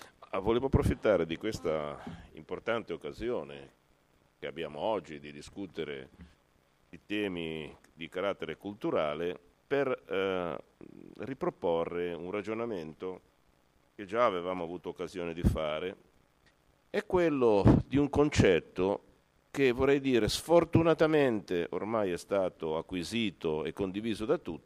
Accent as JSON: {"language": "Italian", "town": "Genoa", "region": "Liguria", "country": "Italy", "said": "io da ponentino ritengo che prima sono ponentino, poi sono genovese, poi sono ligure"}